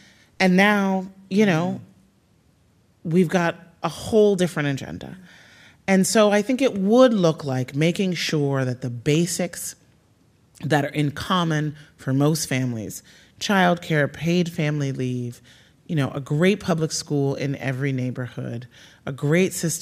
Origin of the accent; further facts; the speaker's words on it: Chicago, Illinois, United States; a big part of what shaped me economically as a kid was that I grew up in Chicago in a moment of deindustrialization and job loss